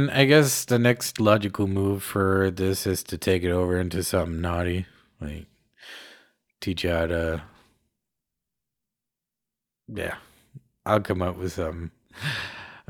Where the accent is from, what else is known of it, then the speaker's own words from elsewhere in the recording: Namibia; Danish is a second language; now in Denmark; Mine forældre er danskere, men jeg bor her. Min mor bor her, og jeg kommer fra Namibia.